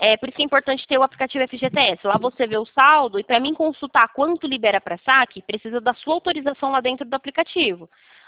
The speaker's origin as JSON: {"language": "Portuguese", "town": "São Roque", "region": "São Paulo", "country": "Brazil", "said": "Sou daqui de São Paulo, cidade de São Roque."}